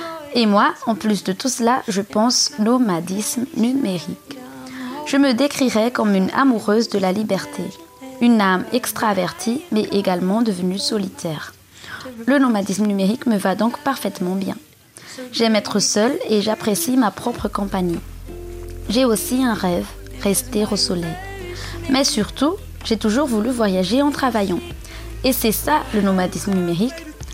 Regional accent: Antananarivo, Analamanga, Madagascar; Je viens d'Antananarivo à Madagascar

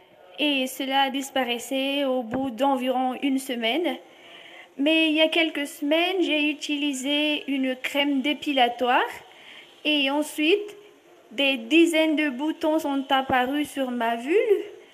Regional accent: Fianarantsoa, Haute Matsiatra, Madagascar; j'ai 25 ans et je viens de Madagascar, de la ville de Fianarantsoa.

